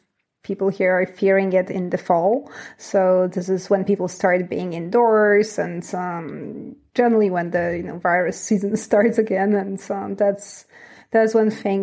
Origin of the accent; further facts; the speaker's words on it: Poland; English is a second language; also born or lived in Canada; now in France; I was born and raised in Poland. You can probably hear that.